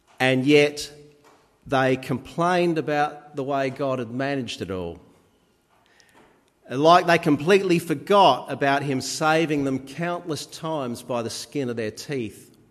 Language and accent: English; Minlaton, South Australia, Australia; I grew up at Minleton on York Peninsula, and we had a local character by the name of Jeff Cook.